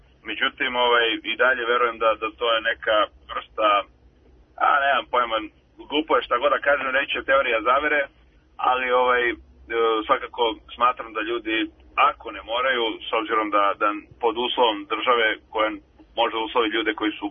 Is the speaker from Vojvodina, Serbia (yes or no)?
no; Belgrade, Serbia; born there; ja sam rođen na asfaltu u Beogradu i nemam zemlju